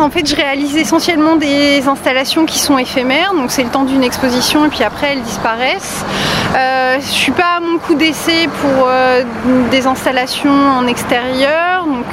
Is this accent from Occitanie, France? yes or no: no; Vernon, Normandy, France; also born or lived in Évreux; Moi, je suis née à Évreux, mais j'ai grandi à Vernon.